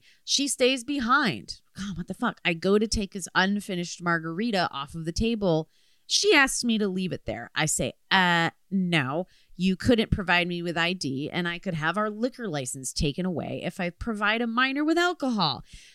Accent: Redford, Michigan, United States; I'm from your same corner of the world. I grew up in Redford, Michigan, and have since flown the coop

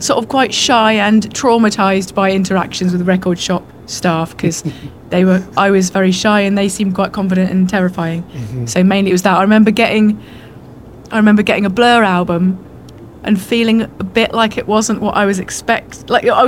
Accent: Winchester, South East England, United Kingdom; now in London, United Kingdom; No, I mean, I grew up in Winchester.

